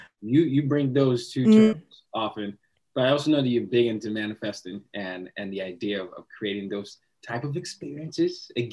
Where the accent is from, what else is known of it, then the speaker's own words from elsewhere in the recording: Nigeria; And I'm from Nigeria.